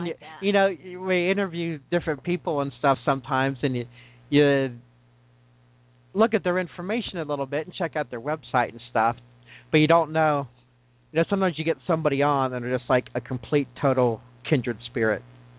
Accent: Ohio, United States; I'm from Ohio.

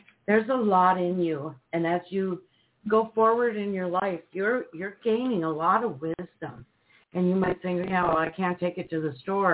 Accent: Minnesota, United States; I know that winter's coming up there, and we're from Minnesota ourselves.

